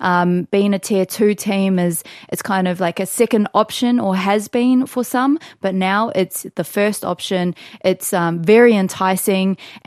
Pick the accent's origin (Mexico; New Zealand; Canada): New Zealand; I'm from New Zealand. I'm not Māori, I am Samoan. However, my roots are still with New Zealand